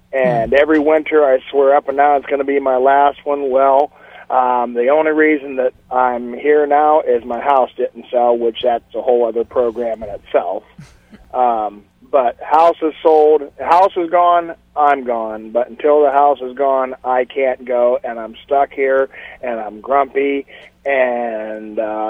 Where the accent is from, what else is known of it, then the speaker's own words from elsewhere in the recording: Phoenix, Arizona, United States; born there; also born or lived in Ohio; I was born in Phoenix.